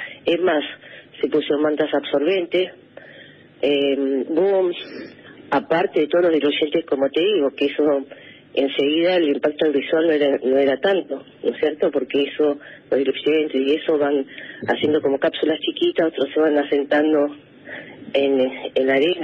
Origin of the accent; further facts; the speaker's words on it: Bariloche, Río Negro, Argentina; Bueno, yo soy de Río Negro, nací en Bariloche, pero bueno, toda mi vida vivo acá, así que, bueno, soy rionegrina.